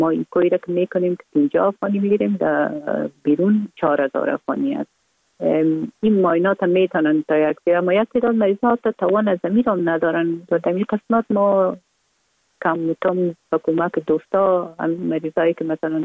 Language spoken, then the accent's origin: Persian; Kabul, Afghanistan; ما در کابل به دنیا آمدیم، اصلا از طرف پدر از ننگرهار و از طرف مادر از کابل هستیم. در کابل به دنیا آمدیم.